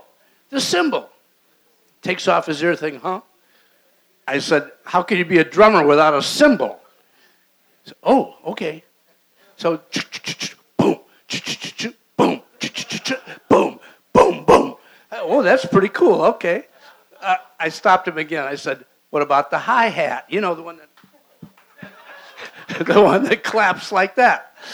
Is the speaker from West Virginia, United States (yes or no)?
no; Detroit, Michigan, United States; moved away; I'm from Detroit. Anybody in here from Detroit?